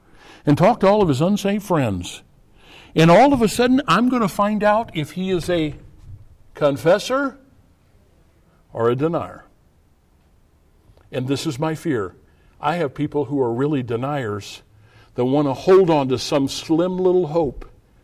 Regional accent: United States; accent: American; any place I go, people are going to know from my accent to my gestures to my food, everything. They're going to, that's an American.

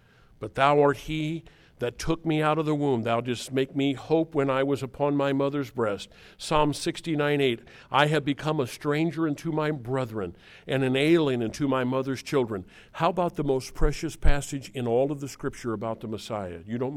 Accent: Midwest, United States; You know we're from the Midwest?

